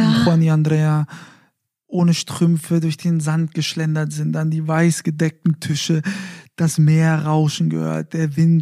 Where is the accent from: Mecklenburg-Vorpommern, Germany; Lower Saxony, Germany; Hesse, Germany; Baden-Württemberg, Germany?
Hesse, Germany; Fulda; dann auch noch in meiner Heimatstadt Fulda.